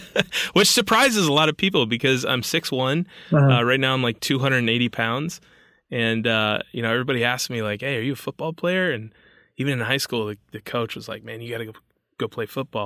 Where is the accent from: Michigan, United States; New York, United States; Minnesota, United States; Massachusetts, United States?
Michigan, United States; Kalamazoo; I grew up in Michigan.